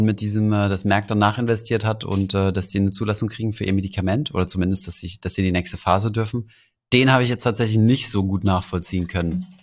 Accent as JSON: {"language": "German", "country": "Luxembourg", "said": "ich bin Luxemburger"}